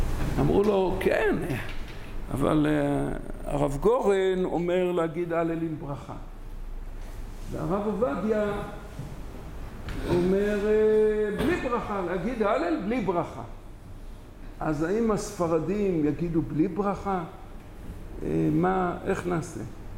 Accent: Kfar Pines, Haifa District, Israel; שמילדות התחנכתי, גדלתי בכפר פינס

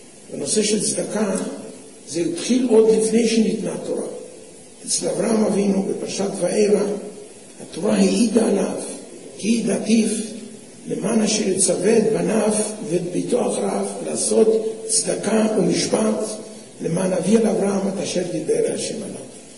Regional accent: Russia; now in Israel; אני בילדותי הייתי בגן עדן של הפועלים, זה רוסיה הסובייטית.

